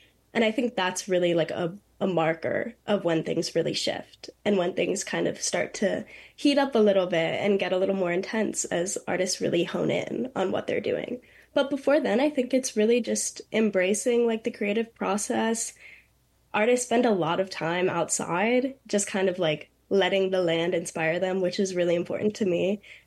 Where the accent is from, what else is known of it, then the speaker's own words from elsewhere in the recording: New York, United States; I mean, I'm from the Hudson Valley, and there are a lot of art residencies popping up around here